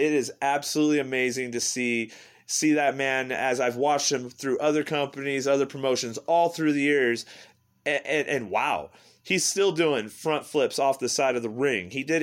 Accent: Washington, United States; I'm from Washington State.

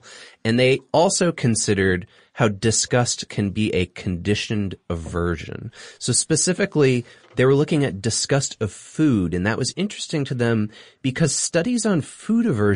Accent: Singapore; Yeah, as many of our listeners know and you guys know, I grew up in Singapore.

